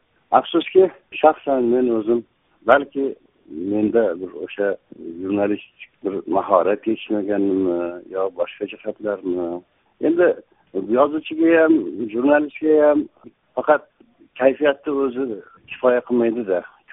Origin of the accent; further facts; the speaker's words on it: Suzak, Jalal-Abad Region, Kyrgyzstan; men Suzoq tug'ilib o'sgan qishlog'im haqida katta bir tarixiy publistik narsa yozdim